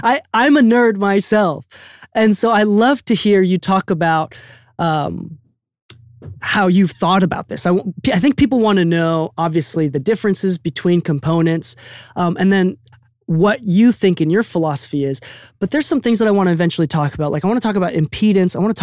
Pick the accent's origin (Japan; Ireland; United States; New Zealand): Japan; So I'm from Japan, right? And I go visit my family about once a year.